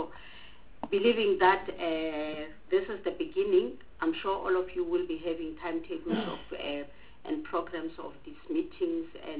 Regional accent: Limpopo, South Africa; I, as has been indicated … I come from Limpopo.

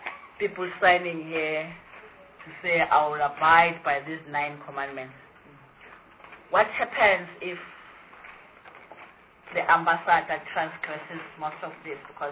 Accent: Gauteng, South Africa; I also look, I'm coming from Gauteng. And everybody, anywhere from the Horn of Africa to South Africa, come to Gauteng.

